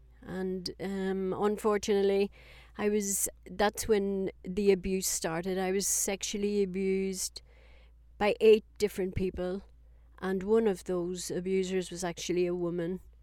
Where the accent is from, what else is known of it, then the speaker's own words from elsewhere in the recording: Ireland; moved away as an adult; Well, I moved away from Ireland in my early 20s, I think, you know, 20, 21.